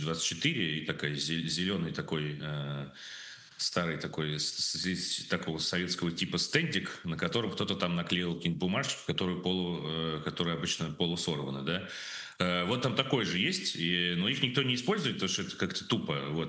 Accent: Russia; now in Romania; потому что я из России.

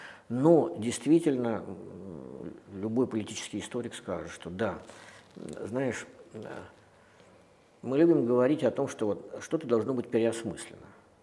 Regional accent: Russia; и, кстати, Россию, откуда я родом, и Беларусь

